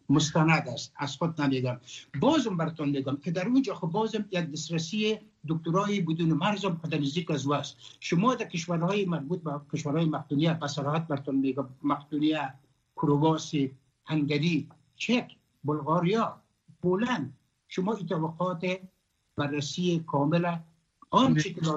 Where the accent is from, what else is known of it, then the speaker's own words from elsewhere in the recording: Afghanistan; ولی من تمام افغان هستم، از افغانستان هستم، اونجا زادگاهیم است،